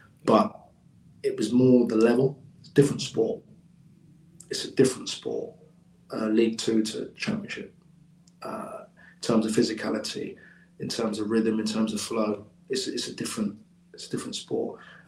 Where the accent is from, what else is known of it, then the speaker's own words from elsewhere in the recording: Wales, United Kingdom; I consider myself as Welsh. I mean, I spent every summer holidays back there at my nan's. My mum's obviously full Welsh. My mum lives back there now.